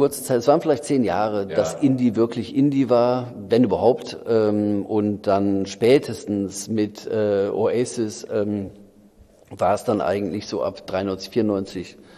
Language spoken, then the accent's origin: German; North Rhine-Westphalia, Germany; Also die waren nicht bei uns im Ruhrgebiet, sondern da musste man nach Köln fahren.